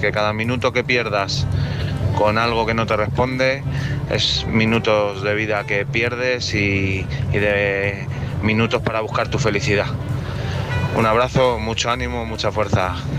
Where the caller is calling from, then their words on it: Madrid, Community of Madrid, Spain; Hola, buenas noches, soy